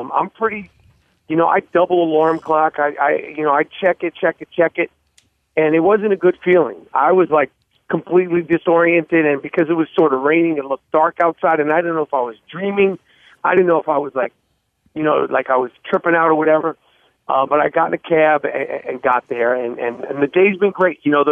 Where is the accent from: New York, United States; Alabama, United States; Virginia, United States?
New York, United States; I'm not a big baseball fan, but I am a New Yorker.